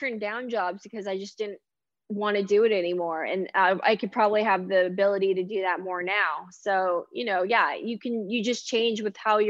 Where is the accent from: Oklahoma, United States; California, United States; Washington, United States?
California, United States; Los Angeles; nothing shoots in my hometown. Like I live in LA and nothing shoots there anymore.